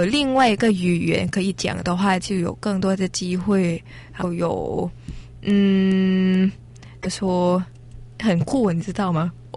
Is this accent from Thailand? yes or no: yes; Thailand; Chinese is a second language; 比如说我是从泰国来的